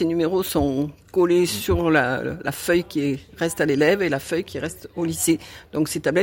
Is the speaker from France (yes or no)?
yes; Montmorin, Provence-Alpes-Côte d'Azur, France; Je suis native du coin, quoi, de Montmorin.